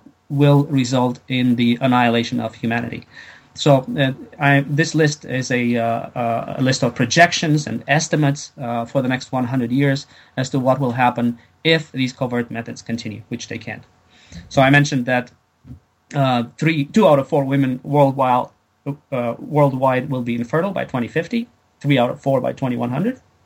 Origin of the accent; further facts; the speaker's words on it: Canada; I'm Canadian.